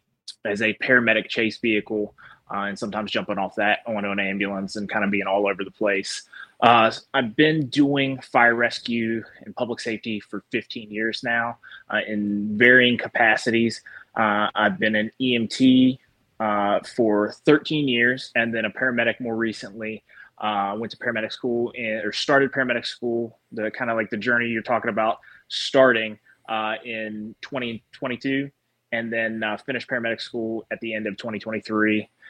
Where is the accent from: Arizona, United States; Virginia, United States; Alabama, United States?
Virginia, United States; I'm a nationally registered paramedic. I'm from Virginia.